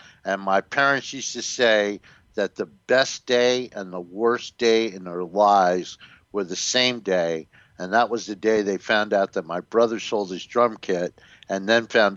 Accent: Bethesda, Maryland, United States; I grew up in Bethesda for a large part of my life.

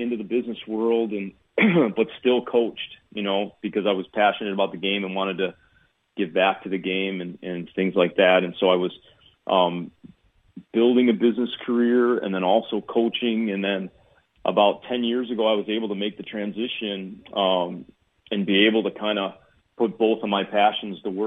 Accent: Chicago, Illinois, United States; I grew up here in Chicago and started playing when I was like 6 years old, and I got bit with the bug early.

